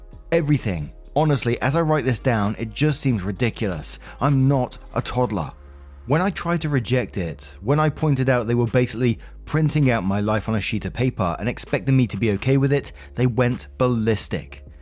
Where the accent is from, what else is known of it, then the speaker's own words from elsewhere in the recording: United States; Me, as an American, I also value my independence greatly.